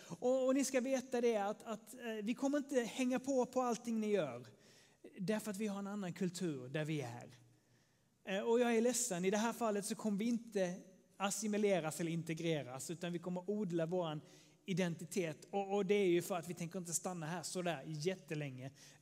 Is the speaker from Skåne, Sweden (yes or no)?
yes; Skåne, Sweden; Ni kanske inte har hört det på min dialekt, men jag kommer ju från Skåne.